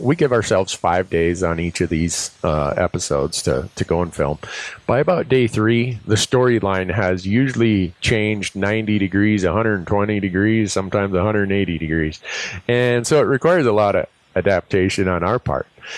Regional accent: Montana, United States; There's places even in my home state of Montana that we've not got to.

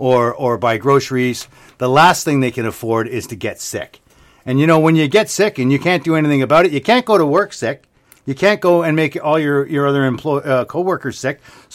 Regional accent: Canada; But, I mean, as a Canadian, as a person who is, you know, a taxpayer who receives universal health care

